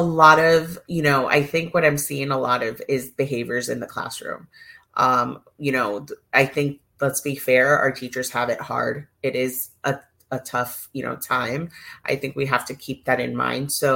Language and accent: English; New York, United States; So I'm originally a New Yorker.